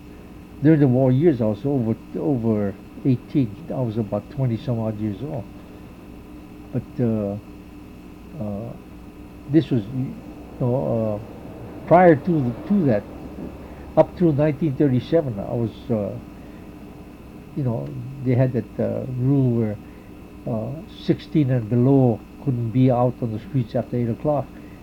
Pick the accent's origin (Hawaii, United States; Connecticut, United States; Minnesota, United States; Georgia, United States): Hawaii, United States; born there; And although I was born in Hawaii, so I'm an American citizen. I'm glad that I have the citizenship.